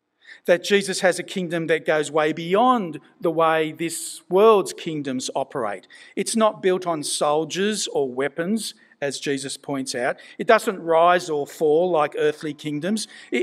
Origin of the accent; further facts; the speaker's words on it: New South Wales, Australia; in the little competition in my hometown, I actually did okay, so that one year I foolishly decided to enter myself in the New South Wales Country Championships down in Sydney